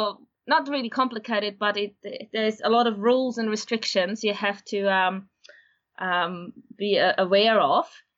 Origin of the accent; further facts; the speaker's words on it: Austria; English is a second language; moved away as an adult; now in Australia; Well, I am originally from Austria. I moved to Australia in 2003. And got stuck here.